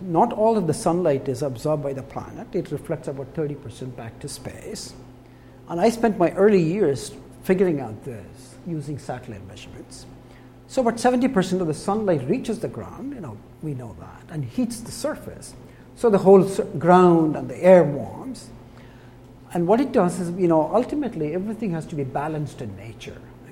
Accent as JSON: {"language": "English", "country": "India", "moved": "as an adult", "lives_now": "United States", "said": "when 1970s, when I came from India to the US, and I finished my PhD"}